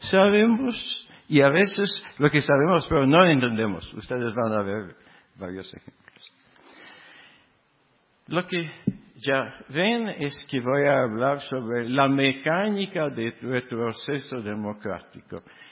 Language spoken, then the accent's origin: Spanish; Venezuela; born there; Venezuela, mi país natal